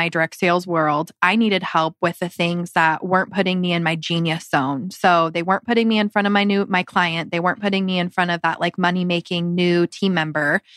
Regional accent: Seattle, Washington, United States; now in Phoenix, United States; I have been in Phoenix about 7 years, born and raised in Seattle.

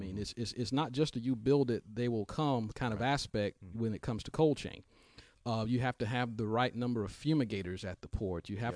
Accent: Georgia, United States; I actually grew up in middle Georgia where a lot of that stuff was mined

